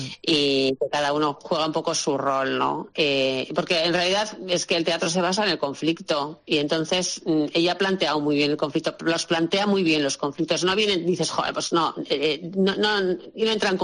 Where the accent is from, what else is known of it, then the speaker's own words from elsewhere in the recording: Getxo, Basque Country, Spain; Sé que van a Getxo porque yo soy de Getxo